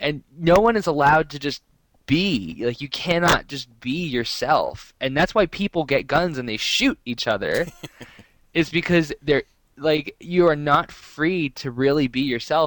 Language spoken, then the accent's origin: English; Texas, United States; I'm from the United States. Like, oh, really? Where from? And I'm like, Texas.